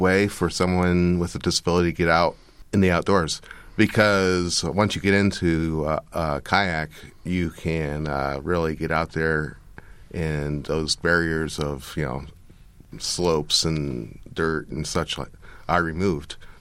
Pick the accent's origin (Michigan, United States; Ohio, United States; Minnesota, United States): Michigan, United States; No, I'm actually from Michigan.